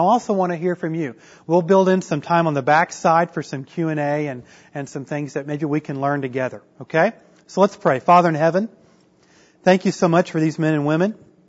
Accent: Tulsa, Oklahoma, United States; I'm from the Tulsa area, so I didn't get any kind of exemption.

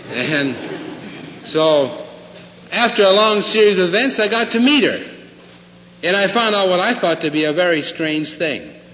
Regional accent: Le Mars, Iowa, United States; As a boy, I grew up in Lemars, Iowa, just north of Sioux City a little ways.

